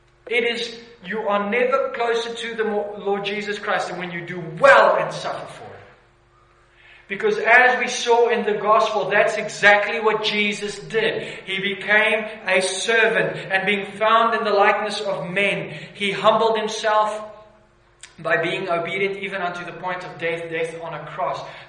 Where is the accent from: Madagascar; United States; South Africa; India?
South Africa; I'm still a South African.